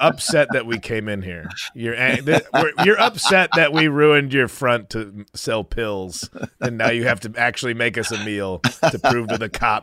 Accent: Chicago, Illinois, United States; I am from Chicago suburbs, baby.

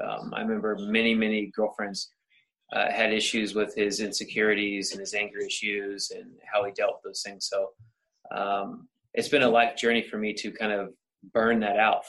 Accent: Sacramento, California, United States; moved away as an adult; now in Los Angeles, United States; born and raised in Sacramento, came out here in 2012, 2013.

